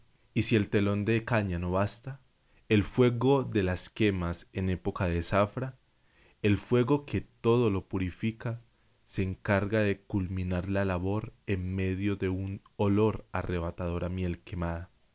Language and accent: Spanish; El Cerrito, Valle del Cauca, Colombia; una cierta nostalgia por mi ciudad de origen, El Cerrito, un municipio cercano a Cali.